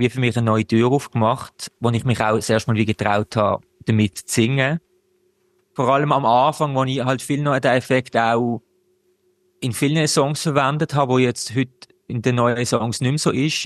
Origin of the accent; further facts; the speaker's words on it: Basel, Basel-Stadt, Switzerland; now in Zurich, Switzerland; ich komme aus Basel, aber ich wohne mittlerweile in Zürich.